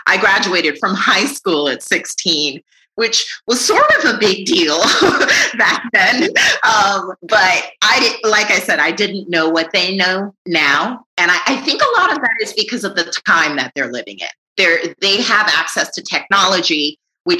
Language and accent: English; Jamaica; You know, I grew up in Jamaica around a grandmother and elders who told me lots of stories about our history and our culture.